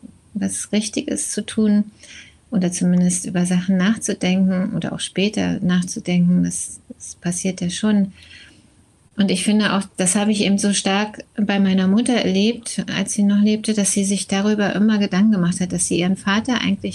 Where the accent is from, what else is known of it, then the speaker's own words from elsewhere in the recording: Berlin, Germany; mit der U-Bahn unter Ost-Berlin von Reinickendorf, wo ich aufgewachsen bin, nach Kreuzberg im Südosten Berlins